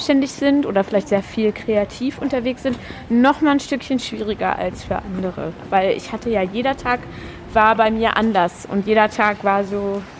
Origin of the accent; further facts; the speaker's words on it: Braunschweig, Lower Saxony, Germany; dass ich in Braunschweig war mit Kasimir in meiner Heimatstadt.